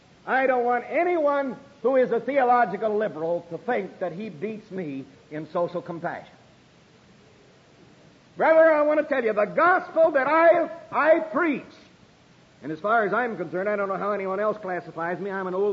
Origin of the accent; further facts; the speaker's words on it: Milwaukee, Wisconsin, United States; born there; I'm a Yankee, but there's just as much prejudice in Milwaukee as there is in Laurel, Mississippi. I was born in Milwaukee.